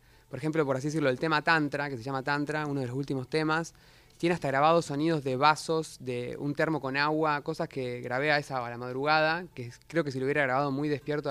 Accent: Rosario, Santa Fe, Argentina; yo nací en Santa Fe, capital. Viví un mes de vida ahí, por lo tanto no recuerdo mucho, y me crié en Rosario.

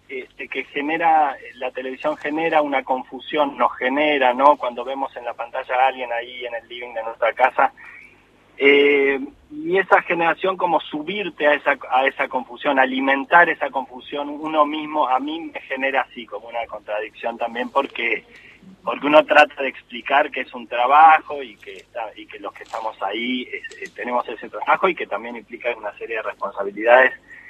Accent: Uruguay; vivo acá, soy uruguayo.

